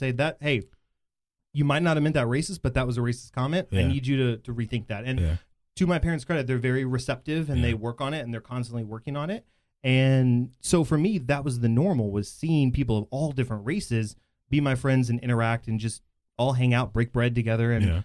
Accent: Bedford, Texas, United States; no, so I grew up in Bedford, and I still live there.

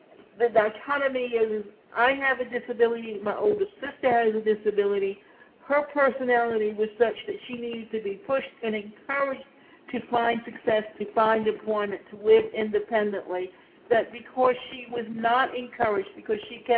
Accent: Atlanta, Georgia, United States; I came from Atlanta, and we had a magazine called The Creative Loafing

